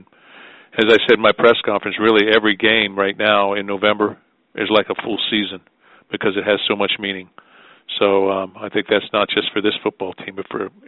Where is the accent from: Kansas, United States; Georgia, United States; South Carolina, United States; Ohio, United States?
Ohio, United States; You know, I'm from Ohio.